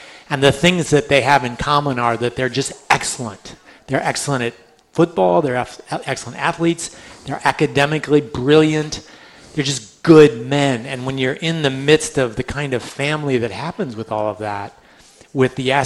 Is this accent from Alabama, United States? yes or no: no; Indiana, United States; But nevertheless, I grew up in Indiana, and came here as a freshman walk-on